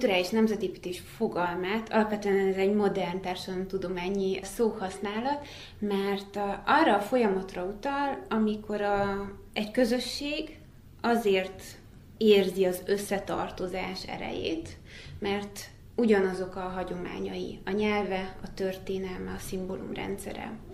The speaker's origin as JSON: {"language": "Hungarian", "region": "Székely Land", "country": "Romania", "said": "Nyilván Székelyföld nekem azért is szívügyem, mert onnan származom"}